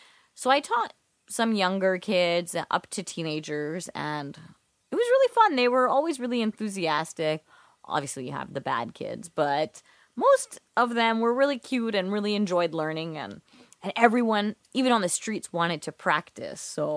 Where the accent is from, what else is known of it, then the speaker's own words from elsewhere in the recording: Fort St. John, British Columbia, Canada; Because I was born in Fort St. John, which is in northern British Columbia. And when I say northern, I mean northern. Like, it is 15 hours north of Vancouver. And I lived there until I was 13.